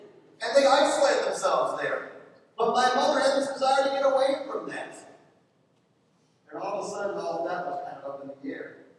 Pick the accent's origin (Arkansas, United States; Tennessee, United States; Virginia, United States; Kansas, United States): Virginia, United States; She came from a family in Appalachia, in Virginia. I'm originally from Virginia.